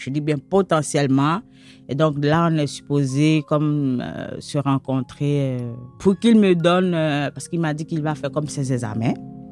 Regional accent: Côte d’Ivoire; suis d'origine ivoirienne et puis déjà, c'est mal vu. Donc, en plus d'être ivoirien, mon ethnie, donc ma langue maternelle, on est plus dans le sud de la Côte d'Ivoire

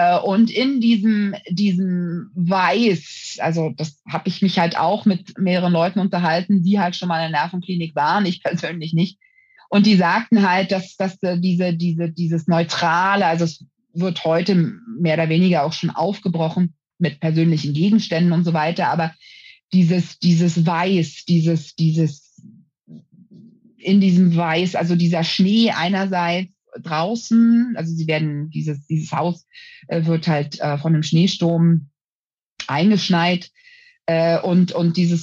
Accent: Berlin, Germany; nun bin ich gebürtige Berlinerin, habe knapp 40 Jahre in Berlin auch gelebt, in den unterschiedlichsten Stadtbezirken, von irgendwie Pankow bis Neukölln. Und das ist halt meine Heimat.

